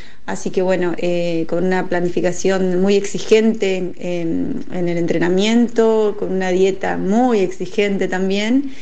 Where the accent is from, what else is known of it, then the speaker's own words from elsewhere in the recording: Concordia, Entre Ríos, Argentina; soy de Concordia, Entre Ríos. Tengo 48 años, soy madre de dos hijos